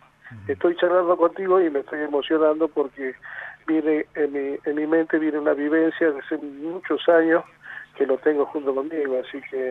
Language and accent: Spanish; Argentina; somos argentinos